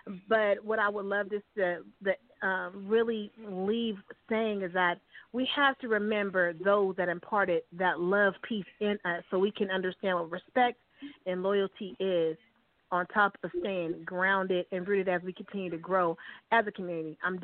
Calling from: San Diego, California, United States; I'm calling from San Diego.

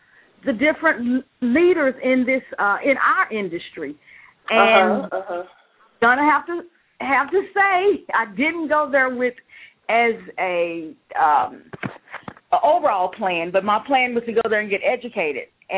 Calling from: Dallas, Texas, United States; I'm calling from Dallas, Texas.

